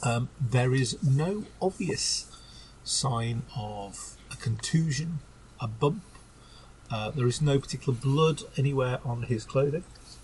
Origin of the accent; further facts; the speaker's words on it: United Kingdom; We are British and we are proud of it.